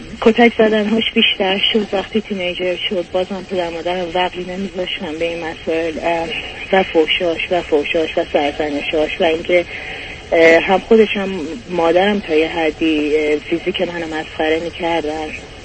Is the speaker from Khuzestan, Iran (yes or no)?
no; Tehran, Tehran Province, Iran; born there; من هولوحش شروع جنگ در ایران در تهران به دنیا اومدم و در یک خانواده نسبتا خوب متوسط رو به بالا تحصیل کرده